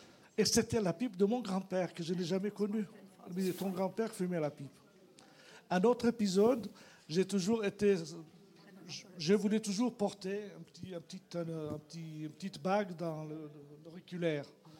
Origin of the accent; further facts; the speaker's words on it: Jordan; moved away as an adult; Je viens de Jordanie